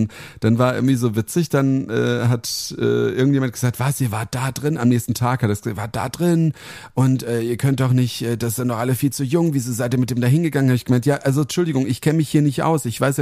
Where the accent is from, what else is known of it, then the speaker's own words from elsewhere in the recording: Heppenheim, Hesse, Germany; sind wir ja wieder in Heppenheim, in meiner alten Heimat